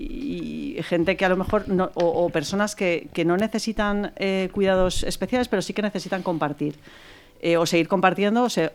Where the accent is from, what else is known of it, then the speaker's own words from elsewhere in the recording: Spain; mi socio es francés, yo soy española y bueno, y así hemos desarrollado nuestro trabajo desde el principio